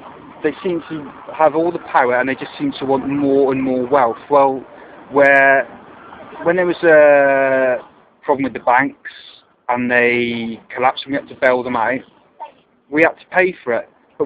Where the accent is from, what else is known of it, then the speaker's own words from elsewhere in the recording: Hereford, West Midlands, United Kingdom; now in King's Lynn, United Kingdom; I've travelled down today from King's Lynn in Norfolk, but I'm originally from Hereford in the West Country. That's why if you hear this accent, it's not a King's Lynn accent